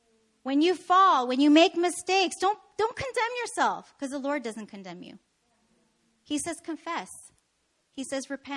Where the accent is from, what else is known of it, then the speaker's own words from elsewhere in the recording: Canada; I'm from Canada.